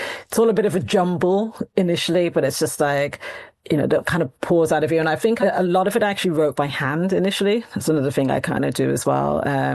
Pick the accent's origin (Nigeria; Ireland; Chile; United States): Ireland; also born or lived in Midlands, England; We're both born in the Midlands. And even though I was brought up in Ireland